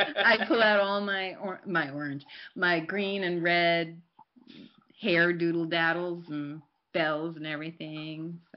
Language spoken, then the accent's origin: English; Manhattan, New York, United States; And I grew up in Manhattan, so I did go to Macy's and I did visit Santa there.